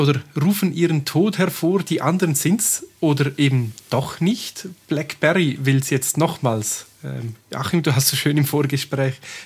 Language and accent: German; Graubünden, Switzerland; aus meiner Heimat, aus dem Bündnerland, genauer gesagt aus Chur, unserer Hauptstadt des Kantons